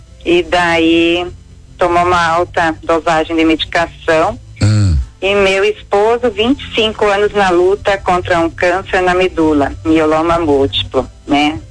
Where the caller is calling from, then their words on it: Garuva, Santa Catarina, Brazil; Garuva, Santa Catarina.